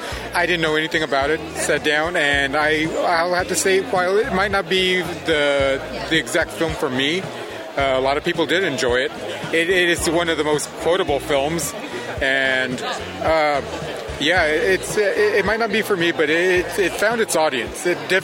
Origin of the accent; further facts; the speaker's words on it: Austin, Texas, United States; I'm here from Austin, Texas, and I work for the Austin Heart Society.